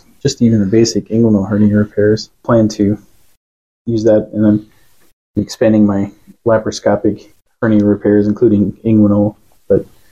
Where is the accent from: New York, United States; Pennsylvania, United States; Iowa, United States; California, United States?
Iowa, United States; Sioux City; Well, since I grew up in Sioux City, continued my Iowa roots by attending Iowa State University